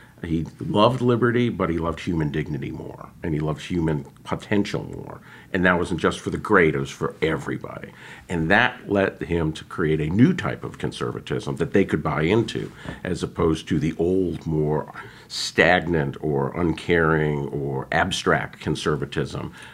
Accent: California, United States; I grew up in California and was a conventional, semi-libertarian California conservative.

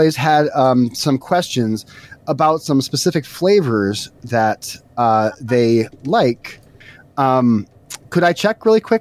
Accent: Northeast, United States; I'm not sure what you guys might call it, but I'm from the Northeast, and you know, a Demon Soul is a Demon Soul up here.

